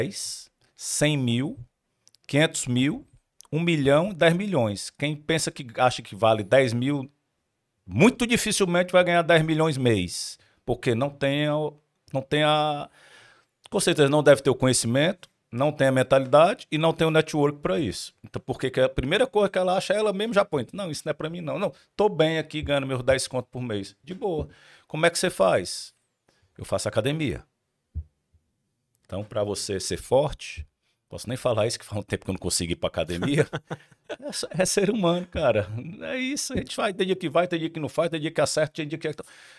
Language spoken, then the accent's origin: Portuguese; Ceará, Brazil; Eu sou cearense. Então, como bom cearense, já explicando